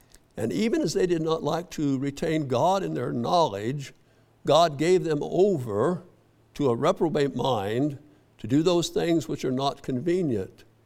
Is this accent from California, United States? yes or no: no; Colorado, United States; And I was raised in Colorado, and I remember the first time we had a television.